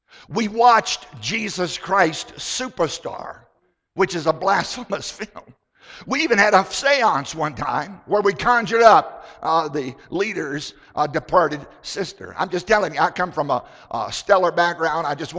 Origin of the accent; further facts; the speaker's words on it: Virginia, United States; I grew up in Southside, Virginia on a tobacco farm. My father was nearly a half century old when I was born.